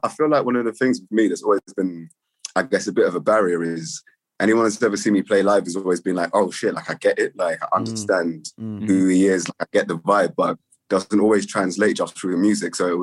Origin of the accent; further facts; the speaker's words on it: Ladbroke Grove, London, United Kingdom; now in Finsbury Park, United Kingdom; Yeah, I'm from Grove. I live in Finsbury Park now.